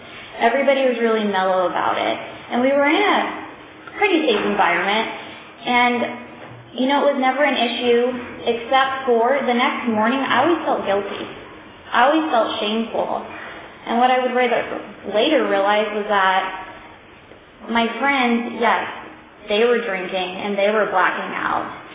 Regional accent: California, United States; I grew up in Tulare County, and I came from a great family.

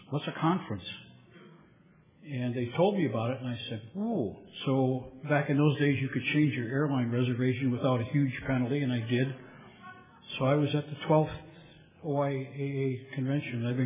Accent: Cleveland, Ohio, United States; I grew up in Cleveland, Ohio

